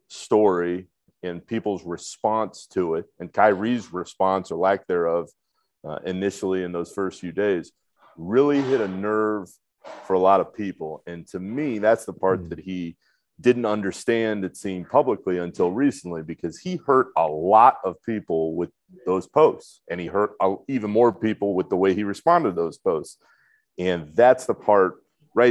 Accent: Orlando, Florida, United States; I grew up in Orlando and I saw the Shaq and Penny Magic

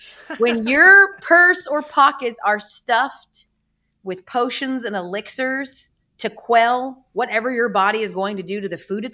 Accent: Atlanta, Georgia, United States; maybe it's because I'm from Atlanta

